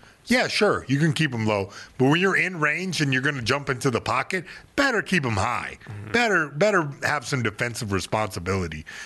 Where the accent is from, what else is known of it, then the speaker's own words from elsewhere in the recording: Fayetteville, North Carolina, United States; Yeah, now I made peace where I came from Fayetteville, North Carolina.